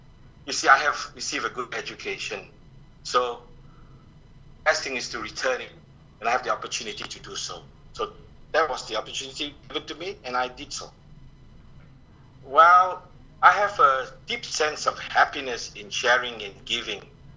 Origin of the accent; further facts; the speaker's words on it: Singapore; I came from Singapore, actually, when I studied law.